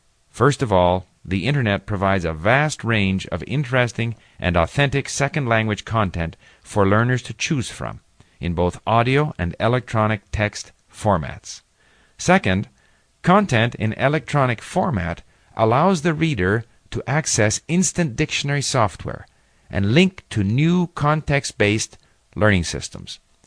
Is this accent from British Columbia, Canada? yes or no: no; Montreal, Quebec, Canada; first language English; Growing up in the English-speaking area of Montreal, a predominantly French-speaking city, I remember that until the age of 17, I only spoke English.